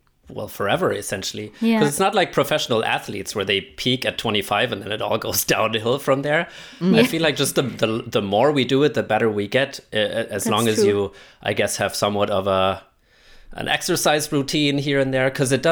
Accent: southern Germany, Germany; English is a second language; To say y'all. I'm from the South. Of Germany.

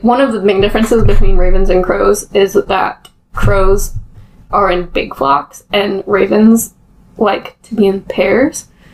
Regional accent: England, United Kingdom; That's the British language in me coming out. Guys, I grew up in England.

